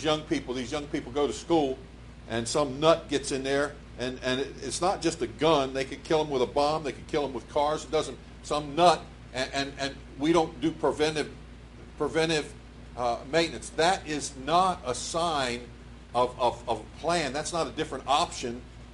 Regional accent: United States; I thank God that I'm American

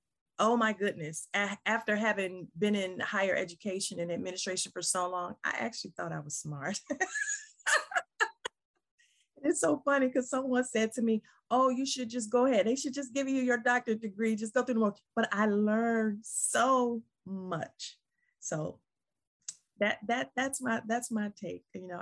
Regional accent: Mississippi, United States; because honestly, I'm from the South, I'm from Mississippi. I didn't know a whole lot about Drexel

